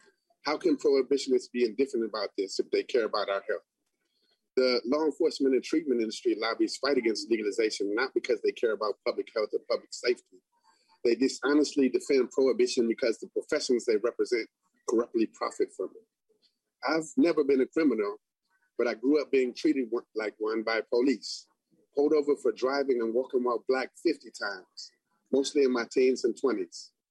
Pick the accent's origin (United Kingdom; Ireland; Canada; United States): United States; Minneapolis, Minnesota; now in Miami, United States; I'm from North Minneapolis. I'm currently in Miami, Florida.